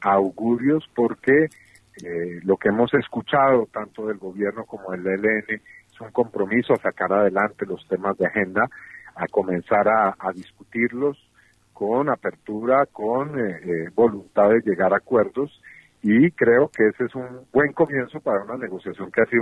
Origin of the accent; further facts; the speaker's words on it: Cabo Polonio, Rocha, Uruguay; Nosotros somos del Cabo Polonio y la organizamos ahí en el Cabo Polonio